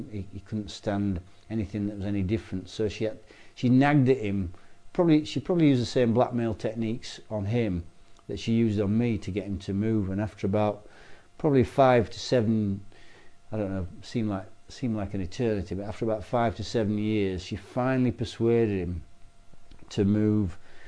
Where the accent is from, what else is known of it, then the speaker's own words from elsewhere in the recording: Stainland, Yorkshire and the Humber, United Kingdom; I was born in Halifax General Hospital, and my parents lived at the top of a village called Stainland.